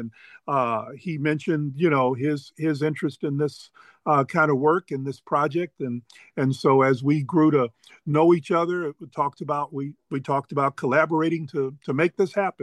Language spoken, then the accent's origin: English; Texas, United States; And I grew up in Texas. So this is where the textbooks are made.